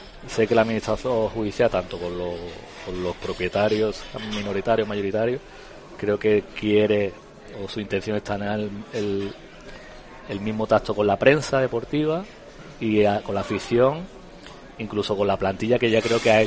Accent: Málaga, Andalusia, Spain; somos malagueños y tenemos esa idiosincrasia

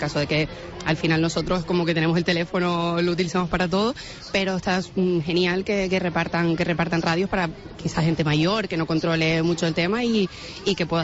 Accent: Garachico, Canary Islands, Spain; de Tenerife, pero a ver, como garachiquense no te puedo decir otra cosa que estoy muy orgullosa de mi pueblo.

